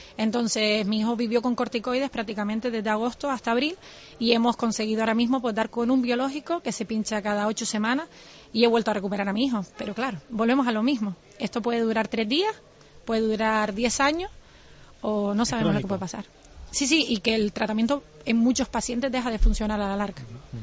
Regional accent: Spain; Español, bueno, somos españoles

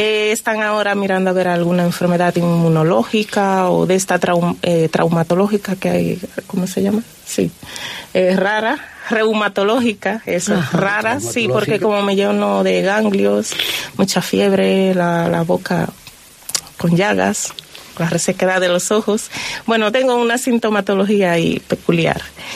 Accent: Dominican Republic; Porque en mi país se vive la Navidad con mucha ilusión y se hace desde septiembre

